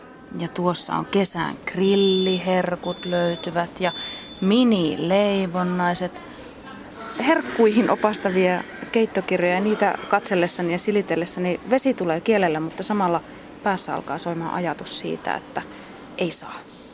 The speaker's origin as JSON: {"language": "Finnish", "region": "North Karelia", "country": "Finland", "tie": "born or raised there", "said": "Mä oon kotoisin Pohjois-Karjalasta ja mä olen syntynyt ja kasvanut kulttuurissa, missä on aina eletty syödäksemme."}